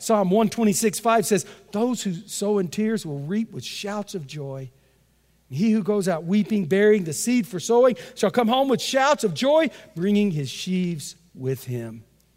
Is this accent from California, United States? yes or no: no; Texas, United States; And lady said, where are you from? I said, Texas. People always love to hear you when you're from Texas.